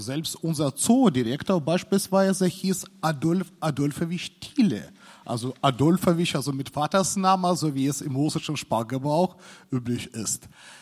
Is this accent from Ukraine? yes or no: yes; Odesa, Odesa Oblast, Ukraine; so bin ich selber keine Russlanddeutsche Herkunft, aber ich bin in Odessa in die Welt gekommen und da groß geworden.